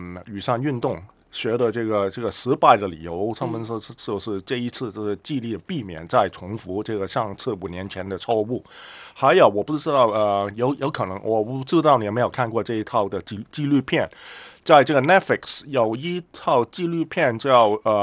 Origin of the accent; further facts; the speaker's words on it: Hong Kong; 对对，我在香港土生土长的、嗯、现在这个香港的情况对我来说是非常陌生的，真的、啊、我在香港长大，从来没有见过这个情况。